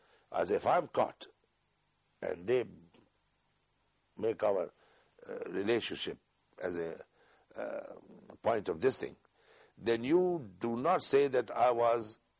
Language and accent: English; Afghanistan; So I told him I'm from Afghanistan, as I told you, and you're living in Peshawar